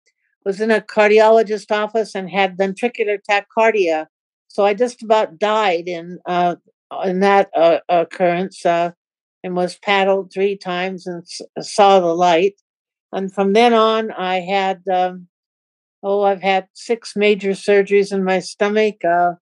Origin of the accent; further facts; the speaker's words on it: Redmond, Washington, United States; I'm from Redmond, Washington, in the United States.